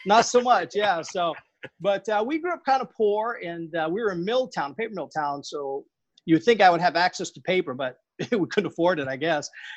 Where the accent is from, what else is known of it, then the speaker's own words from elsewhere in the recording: Berlin, New Hampshire, United States; I'm from Berlin, New Hampshire, which is way up north on the Canadian border up in the mountains, little tiny small town.